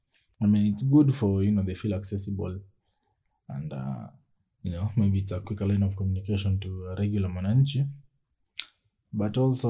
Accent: Kenya; I am neither Japanese nor Greek. I am but a Kenyan.

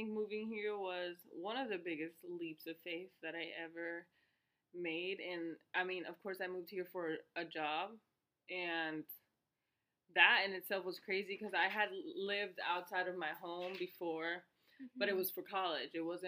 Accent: Florida, United States; I'm from the country, I'm from Florida, but I'm from a part of Florida that's very southern, very country.

